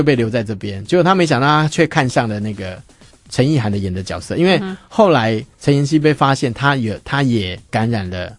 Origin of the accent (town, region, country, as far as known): Taiwan